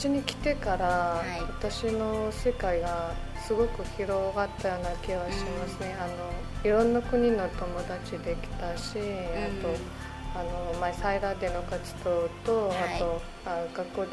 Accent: Mongolia; Japanese is a second language; 私留学生としてその地震が起こった時、私はモンゴル出身なので、

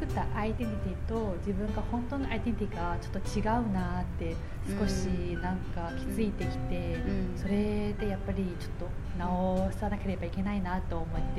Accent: China; Japanese is a second language; now in Japan; 自分は中国人らしいと思っていますけど、うん、でもなんか中国に帰って友達と集まったら、うん、なんか日本人らしいねって言われたことありますよ、

